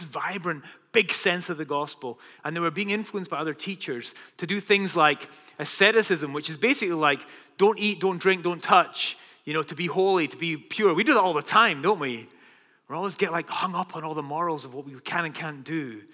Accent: Northwest, United States; Starting with, I'm from the Northwest. Hug a tree today.

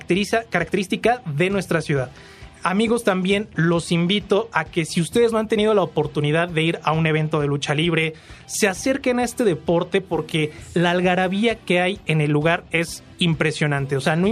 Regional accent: Mexico City, Mexico; creo que esto es un sello importante que nos identifica como chilangos y la gente que está orgullosa de vivir en esta ciudad.

